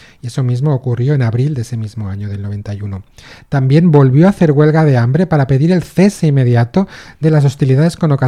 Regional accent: Tokyo, Japan; Soy de Tokio.

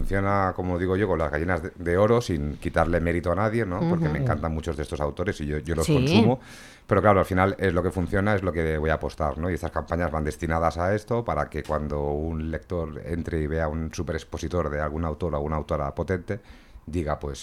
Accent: Catalonia, Spain; Como autónomo catalán, es ¿cuánto me va a costar?

